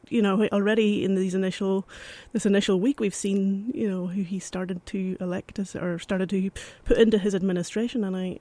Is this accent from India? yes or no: no; Northern Ireland, United Kingdom; now in United States; I'm from Northern Ireland, of course, and I'm from a country that has some terrorist activity in the past and, of course, funded by some American public, I should add.